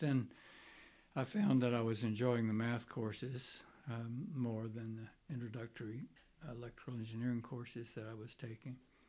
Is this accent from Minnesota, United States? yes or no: no; Florida, United States; No, I'm from Florida. I grew up in Florida.